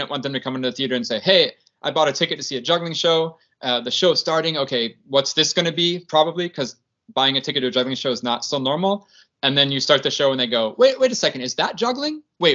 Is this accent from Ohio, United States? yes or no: yes; Ohio, United States; Like, I started juggling when I was 8 years old and I grew up in Ohio.